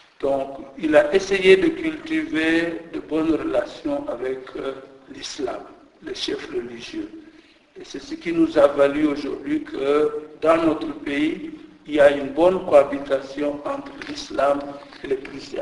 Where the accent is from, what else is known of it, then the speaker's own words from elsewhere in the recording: Casamance, Senegal; Je suis évêque depuis 2 ans et je viens du Sénégal, plus précisément la région sud, la Casamance.